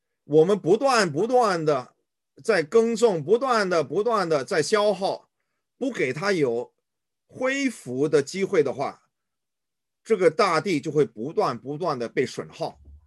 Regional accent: China; 我们中国人说的一句话，敬酒不吃，吃罚酒，

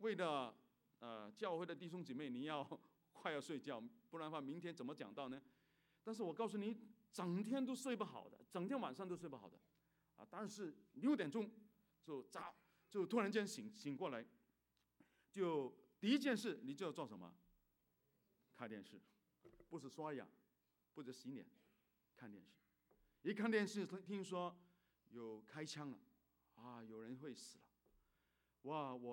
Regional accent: China; 那等于我们中国人所以我们中国我们都是有一种为爱国的精那个热血对不对？

